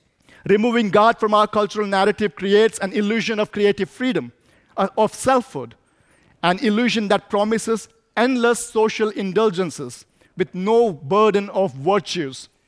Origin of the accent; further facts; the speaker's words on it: India; I come from India, so I can talk about it.